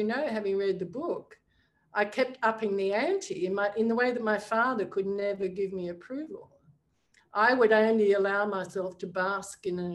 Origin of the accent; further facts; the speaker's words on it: Albury, New South Wales, Australia; back to my hometown at 44 with the drinking problem.